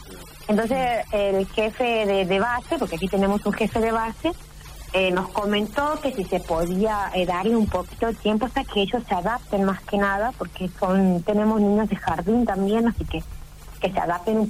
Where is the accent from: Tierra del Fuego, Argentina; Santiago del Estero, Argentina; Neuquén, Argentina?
Tierra del Fuego, Argentina; Río Grande; nosotros venimos de Río Grande, en la cual nosotros ya conocemos el frío, viste, conocemos la ráfaga de viento.